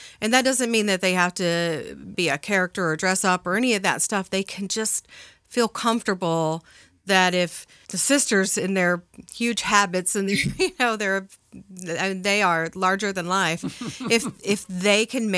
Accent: Texas, United States; now in Portland, United States; I moved to Portland because of the Weird. I came here because I'm originally from East Texas, very conservative, you know, kind of the not your body, not your choice, everybody has guns kind of East Texas.

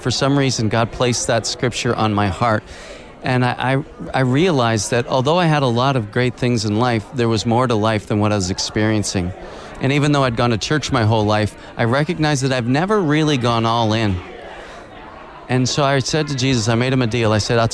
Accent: Halifax, Nova Scotia, Canada; I'm from Halifax, Nova Scotia, in Canada.

